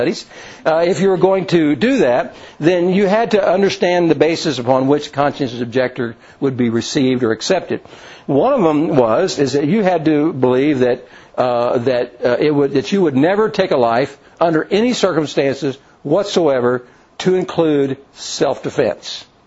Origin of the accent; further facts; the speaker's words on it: Louisville, Kentucky, United States; Some of you remember that in my hometown, Louisville, Kentucky, there was a very famous young athlete named Cassius Clay